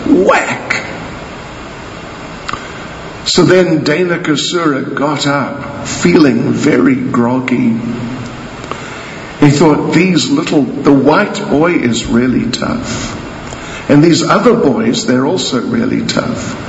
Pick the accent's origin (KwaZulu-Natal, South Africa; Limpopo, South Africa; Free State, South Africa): KwaZulu-Natal, South Africa; Chatsworth; In Chatsworth, we call this giving a person a what happened. See, I'm from Chatsworth.